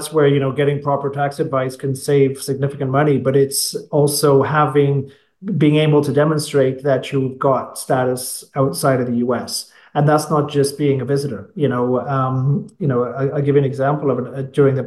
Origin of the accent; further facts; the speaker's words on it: Canada; I mean, I'm Canadian.